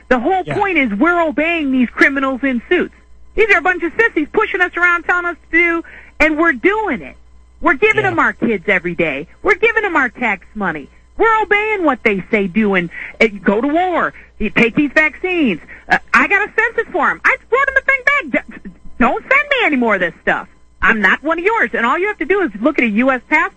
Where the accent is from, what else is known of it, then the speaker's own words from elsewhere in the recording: Ohio, United States; Hey, no, I'm from Ohio